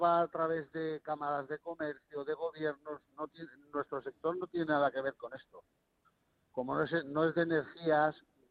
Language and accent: Spanish; Spain; como yo como español, que soy el dueño